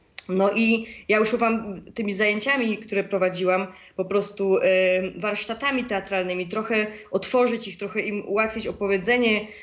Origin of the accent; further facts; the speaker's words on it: Zwierzyniec, Lublin Voivodeship, Poland; to była praca jeszcze moja w Zwierzyńcu właśnie, skąd pochodzę